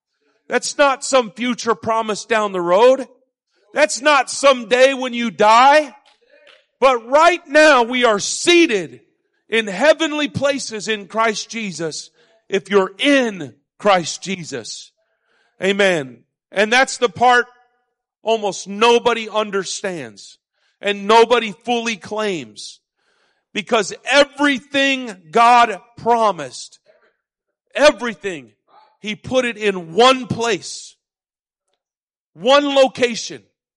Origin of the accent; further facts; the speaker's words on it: Las Vegas, Nevada, United States; See, I grew up in Las Vegas. And before I was 7, I had already stolen, lied.